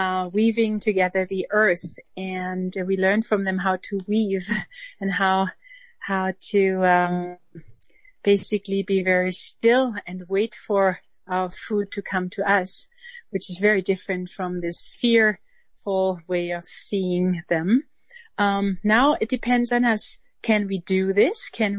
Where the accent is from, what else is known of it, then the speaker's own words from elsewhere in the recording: Germany; I grew up in Germany post-World War II, and there was absolutely no consciousness about animals.